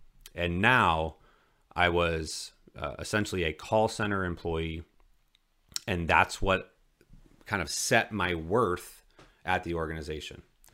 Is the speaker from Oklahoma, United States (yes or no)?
no; Bloomington, Illinois, United States; back in my hometown of Bloomington, Illinois, with State Farm Insurance